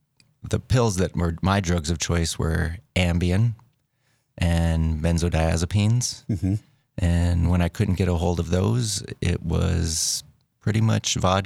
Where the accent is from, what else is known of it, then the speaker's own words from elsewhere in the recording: Bismarck, North Dakota, United States; And I've grown up here in Bismarck most of my life. Growing up in Bismarck, I attended Catholic schools.